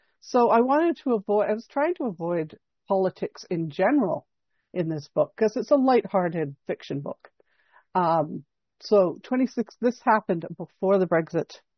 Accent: Canada; because I'm Canadian and I'm polite.

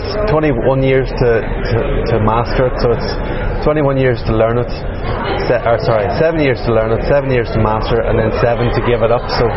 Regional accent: Northern Ireland, United Kingdom; Yeah, I suppose, I'm from County Armagh originally.

